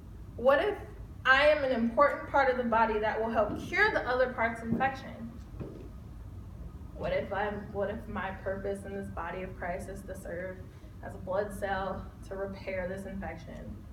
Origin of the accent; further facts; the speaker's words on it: Chicago, Illinois, United States; I'm from Chicago, very loud and proud. I will tell you that from day one.